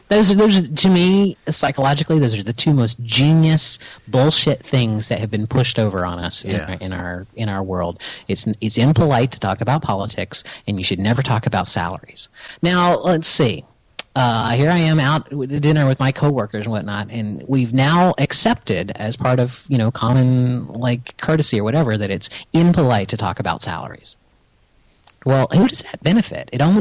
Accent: St. Petersburg, Florida, United States; I mean, you have the St. Petersburg Times, which is owned by the nonprofit Poynter Institute from my hometown, yay

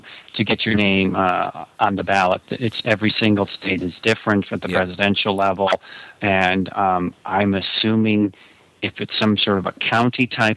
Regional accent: Illinois, United States; Well, in smaller towns, probably we know growing up in Illinois

